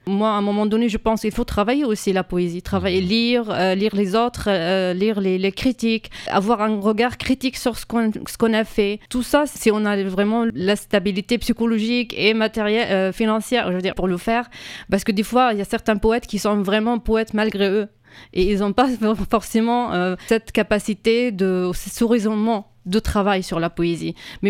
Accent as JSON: {"language": "French", "country": "Syria", "moved": "as an adult", "lives_now": "France", "said": "Moi, je suis syrienne. Du coup, j'étais boursière de la Syrie en 2010 pour venir faire un doctorat, un master et un doctorat et revenir enseigner en Syrie."}